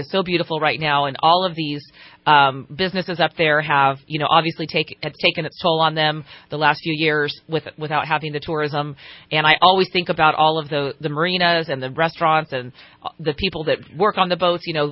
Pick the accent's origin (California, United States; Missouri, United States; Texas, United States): California, United States; Redding; And oftentimes when I'm traveling, I'll say I'm from Reading, and they're like, oh, is that, I've been to that lake up there.